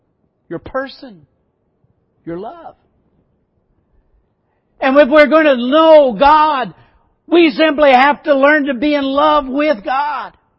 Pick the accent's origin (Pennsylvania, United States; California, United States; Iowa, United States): Iowa, United States; born there; They could learn that I was born in Iowa.